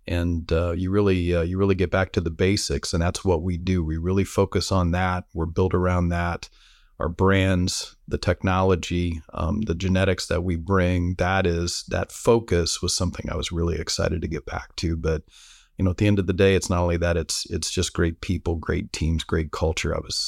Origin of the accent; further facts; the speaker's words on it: Fort Wayne, Indiana, United States; living and working and traveling all over the world, which is something I never thought I'd be able to do growing up in Fort Wayne, Indiana.